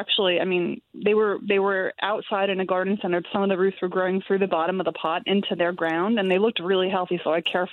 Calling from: Pennsylvania, United States; I am calling from Chester County, Pennsylvania.

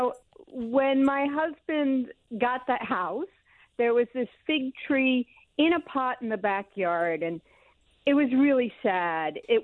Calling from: Philadelphia, Pennsylvania, United States; I'm fine, and I am actually calling from Philadelphia.

